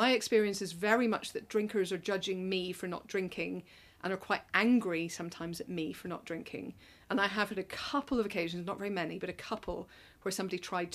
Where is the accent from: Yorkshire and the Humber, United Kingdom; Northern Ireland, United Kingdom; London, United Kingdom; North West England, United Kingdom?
Northern Ireland, United Kingdom; I come from Northern Ireland as well, which ditto.